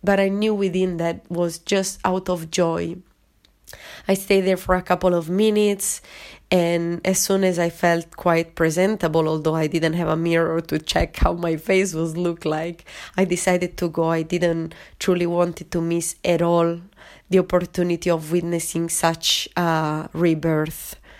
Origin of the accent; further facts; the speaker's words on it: Italy; first language Italian; English is a second language; my own language, my native language, which is Italian, as well as in English.